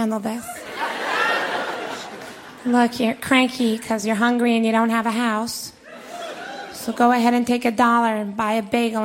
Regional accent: the South, United States; moved away as an adult; now in New York, United States; No, I'm originally from the South, but I've lived in New York now for 7 years

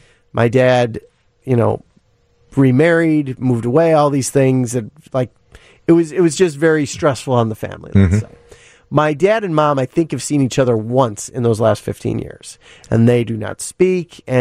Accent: Indiana, United States; we grew up in Northwest Indiana, not the far south.

